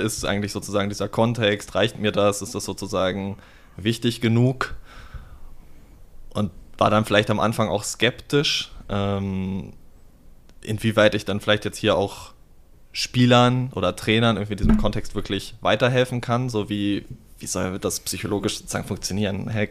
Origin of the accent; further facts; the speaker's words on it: Peine, Lower Saxony, Germany; moved away as an adult; Also ursprünglich komme ich aus Peine, ist in Niedersachsen zwischen Braunschweig und Hannover